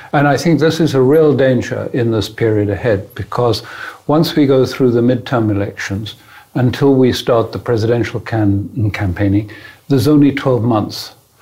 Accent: United Kingdom; being British, I have a sort of different view about monarchies

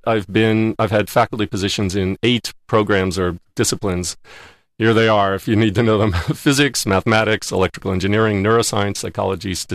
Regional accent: Chevy Chase, Maryland, United States; also born or lived in Bryn Mawr, Pennsylvania; I was born in Bryn Mawr, Pennsylvania, outside Philadelphia, and grew up in Chevy Chase outside Washington, D.C.

